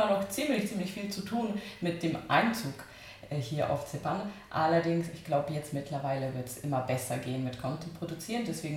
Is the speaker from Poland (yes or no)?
yes; Kraków, Lesser Poland, Poland; moved away as an adult; now in Vienna, Austria; ich bin schon einmal ausgewandert von Krakau nach Wien, weil ich komme eben aus Krakau in Polen. Und das war vor ziemlich genau 10 Jahren mittlerweile.